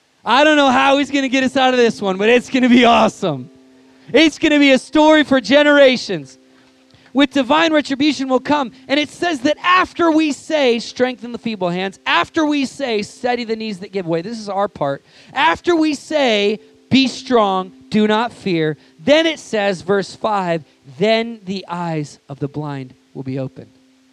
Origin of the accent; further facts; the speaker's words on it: United States; And I'm speaking as American. We're on a whole nother level. I mean, like, we're in an election season, and it's cray-cray in my country.